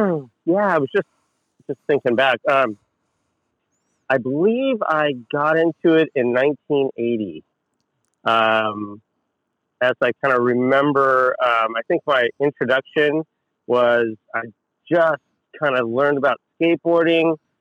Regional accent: Chino, California, United States; I grew up in Chino, okay. The city of Chino.

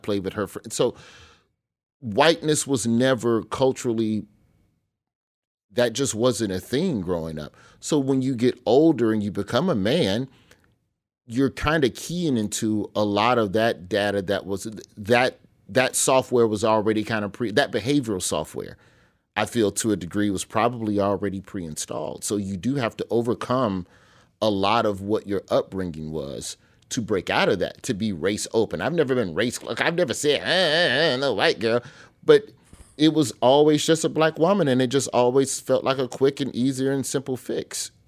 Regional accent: Birmingham, Alabama, United States; I grew up in Birmingham, Alabama. Birmingham proper, the Birmingham within the city limits, is about an 80% black city.

